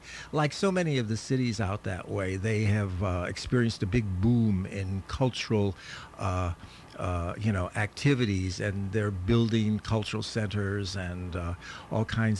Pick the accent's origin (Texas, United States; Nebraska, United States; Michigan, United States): Nebraska, United States; Omaha; I've made my life here, but I'm a Westerner by birth, and I was raised in the Midwest and the West. I was born in Nebraska, actually.